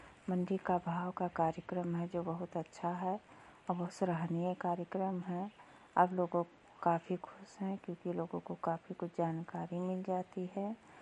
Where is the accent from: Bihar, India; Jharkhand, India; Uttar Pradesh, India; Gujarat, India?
Uttar Pradesh, India; Lakha Rampur; मैं विकास खंड पिछेसरगंज से हूँ, ग्राम पंचायत लखा रामपुर, गाँव लखा रामपुर से।